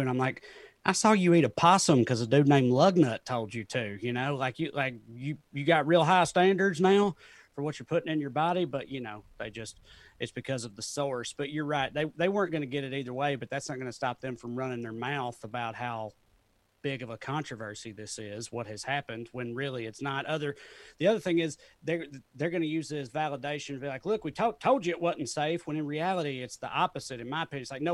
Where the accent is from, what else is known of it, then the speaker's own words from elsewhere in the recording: Salina, Tennessee, United States; moved away as an adult; I grew up in Salina, Tennessee, an extremely rural town in Tennessee, like graduated with 60 people